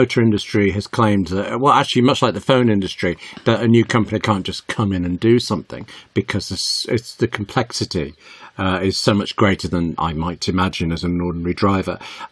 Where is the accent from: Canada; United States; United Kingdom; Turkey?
United Kingdom; England; accent: English; If we're getting this specific and you're picking up on my English accent, Yorkshire tea, soft water, a little bit of milk, no sugar, please.